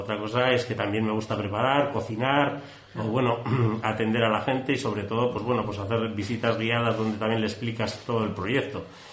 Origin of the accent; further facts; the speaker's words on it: Vitoria-Gasteiz, Basque Country, Spain; moved away as an adult; now in Bayonne, France; Somos naturales de Gasteiz. Pero bueno, vimos la oportunidad de irnos a vivir a Gran Bayona y a montar la sidrería.